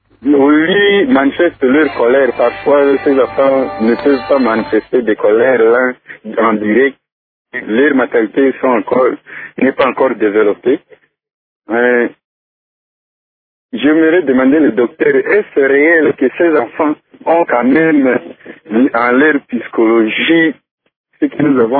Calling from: Mahagi, Ituri, DR Congo; de Mahagui, je vous écoute.

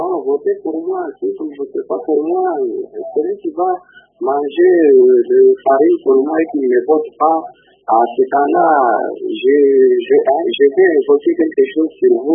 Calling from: Kolwezi, Lualaba, DR Congo; Ici chez nous, à Kolwezi

